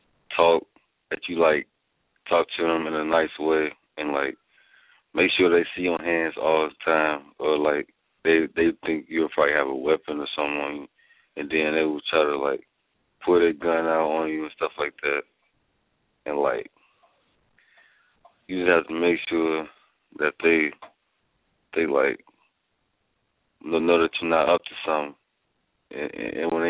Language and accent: English; Gary, Indiana, United States; I'm from Gary, Indiana, but I really didn't go to school in Maryville, Indiana. I was born in Gary, though.